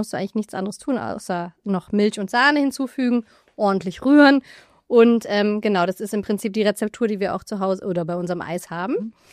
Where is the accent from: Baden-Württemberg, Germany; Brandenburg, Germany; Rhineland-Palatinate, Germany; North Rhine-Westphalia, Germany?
Rhineland-Palatinate, Germany; Mainz; Ich komme hier aus Mainz